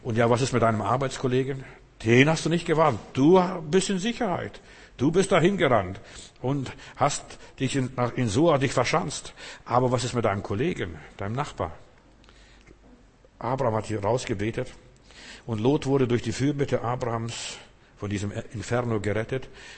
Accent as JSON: {"language": "German", "country": "Germany", "said": "ich bin ja Deutscher, das ist eine deutsche Mentalität, deutsche Art"}